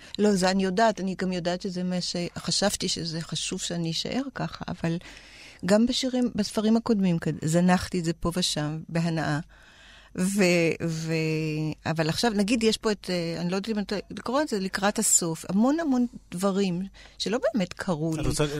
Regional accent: Tel Aviv, Tel Aviv District, Israel; born there; כן, נולדתי בתל אביב. נולדתי ברחוב הנביאים. כן, ועכשיו אני גרה במרחק שתי דקות משם, משדרות דוד המלך.

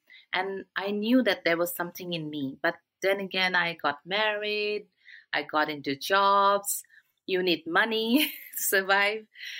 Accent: Guwahati, Assam, India; moved away as an adult; also born or lived in Mumbai / Dubai; now in Canada; I am born and raised in Assam, Guwahati, and did my further studies in Mumbai, and then came to Dubai, and then further onwards to Canada for my work purpose.

